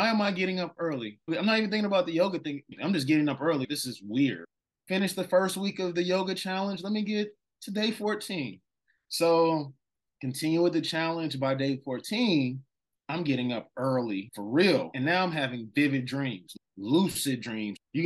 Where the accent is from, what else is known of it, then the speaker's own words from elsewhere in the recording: Atlanta, Georgia, United States; Like, I'm from Atlanta. I'm from the South. We eat chicken. We throw down pork chops, all that stuff.